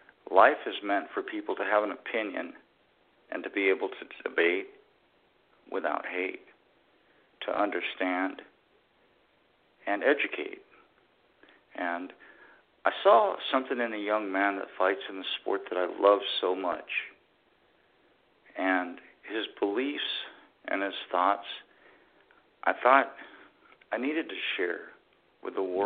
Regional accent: United States; And I'm American Indian.

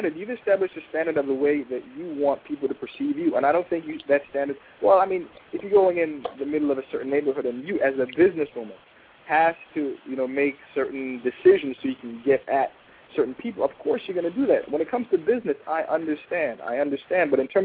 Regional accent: Brooklyn, New York, United States; I grew up in Brooklyn. I understand the realities.

